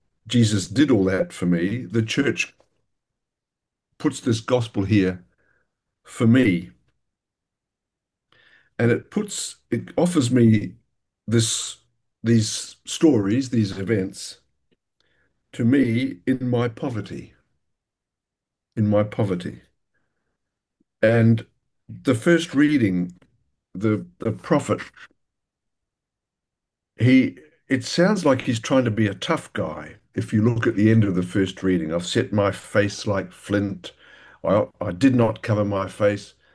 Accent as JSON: {"language": "English", "town": "Palmerston North", "region": "Manawatū-Whanganui", "country": "New Zealand", "tie": "born or raised there", "moved": "yes", "lives_now": "Perth, Australia", "said": "I grew up in Palmerston North, but I've lived in Perth, Western Australia for most of my life, where I'm now enjoying splendid retirement."}